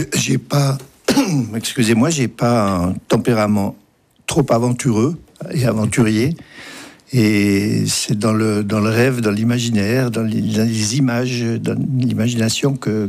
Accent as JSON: {"language": "French", "region": "Jura", "country": "Switzerland", "said": "C'est une image qui fait un choc, surtout quand on vient du Jura."}